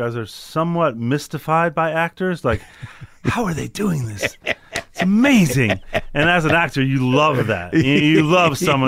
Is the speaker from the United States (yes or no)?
yes; Chicago, Illinois, United States; I'm from Chicago; I knew a lot about it